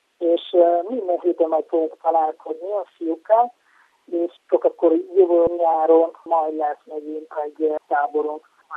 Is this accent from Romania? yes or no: no; Italy; Hungarian is a second language; now in Mosonmagyaróvár, Hungary; Mikor Olaszországban éltem, cserkész voltam gyerekkorom óta, és amióta már 12 éve élek Magyarországon, mindig volt bennem, hogy szeretném Magyarországon is folytatni, és most már mióta Mosonmagyaróváron élek a családommal